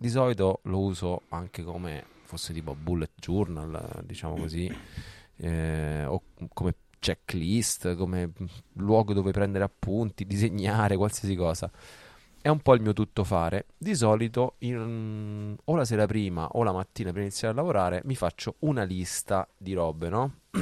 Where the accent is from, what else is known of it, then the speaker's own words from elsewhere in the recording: Rome, Lazio, Italy; Io da buon romano so che se devo andare dall'altra parte di Roma